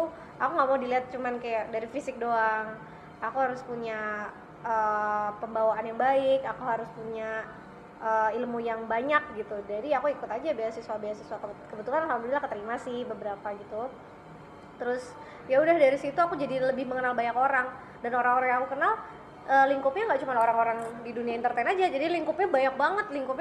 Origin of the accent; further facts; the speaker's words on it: Yogyakarta, Special Region of Yogyakarta, Indonesia; aku orang Jogja, aku harus paham seputar Jogja.